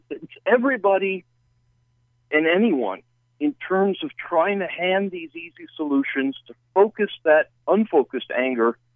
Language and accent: English; Ohio, United States; Like you, I grew up in Ohio outside of Cleveland in the 70s when the unions were powerful and the jobs were there